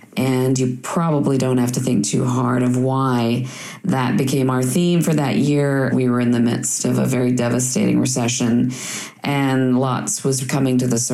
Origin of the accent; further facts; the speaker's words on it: Chicago, Illinois, United States; It happened to be in Chicago, which is my hometown